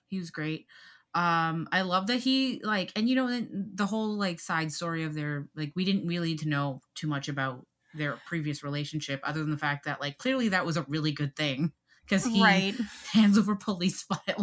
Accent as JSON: {"language": "English", "country": "Canada", "said": "you're American, just like I'm Canadian."}